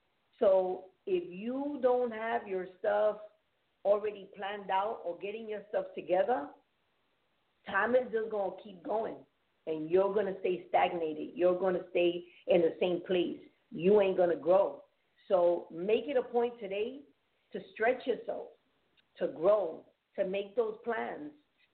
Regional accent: New York City, New York, United States; So I grew up in the Bronx in the concrete jungle.

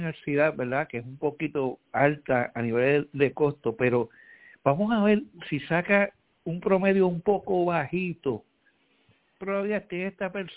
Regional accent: San Juan, Puerto Rico; yo me crié en Villa Palmeras, en Santurce.

